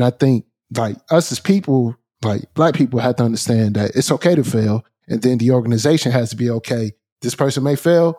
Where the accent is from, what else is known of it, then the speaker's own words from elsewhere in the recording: Canton, Ohio, United States; Well, I'm from Canton, Ohio, right? So it's an old manufacturing city.